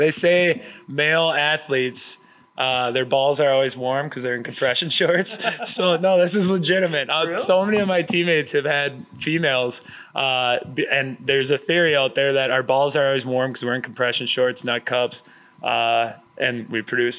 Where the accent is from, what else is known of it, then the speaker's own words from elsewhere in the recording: Minnesota, United States; Grew up here. Yeah, American. Minnesotans kind of, I don't know, we seclude ourselves.